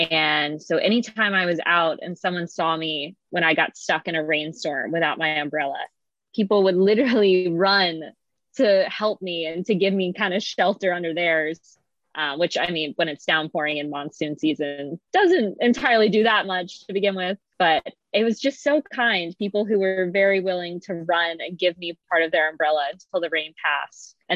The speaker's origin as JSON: {"language": "English", "region": "East Coast", "country": "United States", "tie": "born or raised there", "said": "Because here, growing up on the East Coast, we'll get storms, but they're always forecasted"}